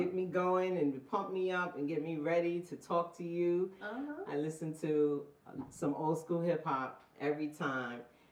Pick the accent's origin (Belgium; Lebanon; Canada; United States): United States; Brownsville; when I was a kid growing up in Brownsville, I grew up in Brownsville. The lights went out in Brownsville.